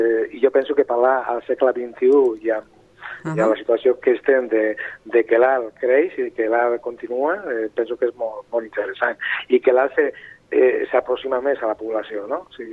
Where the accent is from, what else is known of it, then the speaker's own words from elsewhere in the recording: Catalonia, Spain; Jo sóc aranès, vaig néixer al Ties, a la Vall d'Ara. I, bueno, la meva mare d'Almeria, no?, el meu pare d'Almeria.